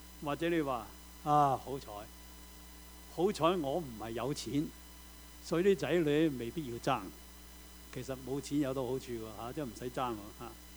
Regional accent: China; 我哋中国人又话咩？有子就万事足啊嘛。

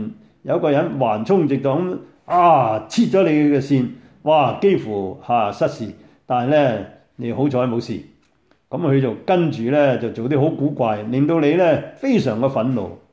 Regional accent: China; 所以我哋中国人话一double牛力啊

